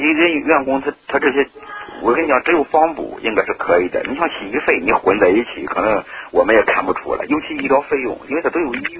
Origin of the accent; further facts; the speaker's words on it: China; 而且国外对老人的这种观念还不如我们中国人浓厚。